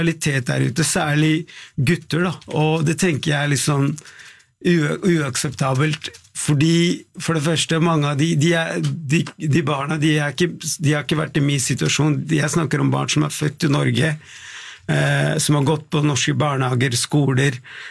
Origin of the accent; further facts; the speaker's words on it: Sri Lanka; now in Norway; Jeg kom fra Sri Lanka, og ironisk nok så flyttet vi til Tante Ulrikkes vei. Det min første adresse i Norge.